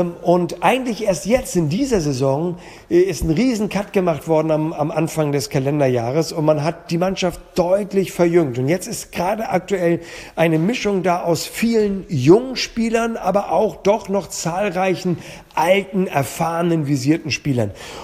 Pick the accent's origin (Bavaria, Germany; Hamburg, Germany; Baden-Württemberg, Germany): Hamburg, Germany; Vielleicht würde meine Wahl am Ende auf Hamburg fallen, weil es meine Heimat ist